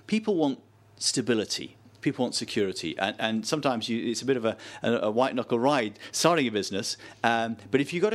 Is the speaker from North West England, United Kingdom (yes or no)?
no; Sheffield, Yorkshire and the Humber, United Kingdom; So it's something that always reminded me of Sheffield and my hometown when I was living a long, long way away.